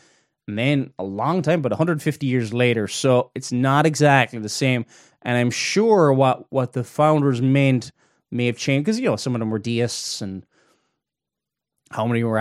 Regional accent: Cork, Munster, Ireland; I mean, I'm from the Republic of Ireland in Cork

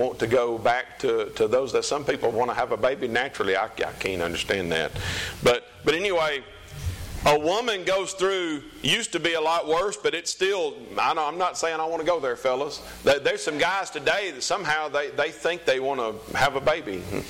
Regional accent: New Albany, Mississippi, United States; I'm from New Albany, Mississippi. North Mississippi, that's all I know.

